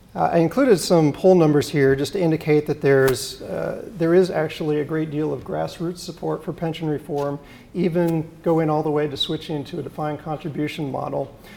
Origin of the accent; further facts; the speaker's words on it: California, United States; Now, in my home state of California